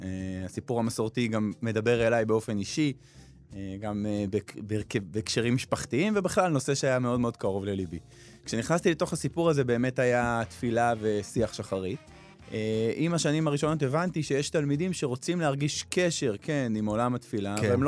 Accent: Yavne, Central District, Israel; גדלתי ביבנה, בתיכון הגעתי לישיבה תיכונית

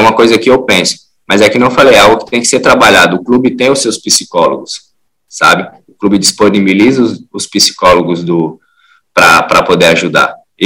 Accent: Brasília, Federal District, Brazil; also born or lived in Teresina; Eu sou nascido em Teresina, mas antes de 6 meses, meus pais se mudaram para Brasília.

